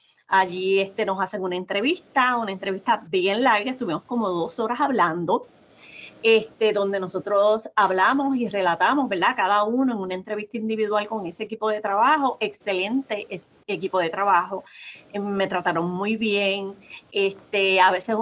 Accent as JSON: {"language": "Spanish", "country": "Puerto Rico", "said": "además de que soy puertorriqueña, de que represento a Puerto Rico, también represento al recinto universitario de Mayagüez"}